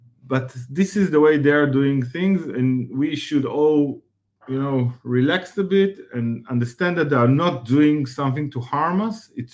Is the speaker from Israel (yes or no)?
yes; Israel; English is a second language; You know, you mentioned I'm from Israel, very small country from the Middle East, and I'm privileged to be there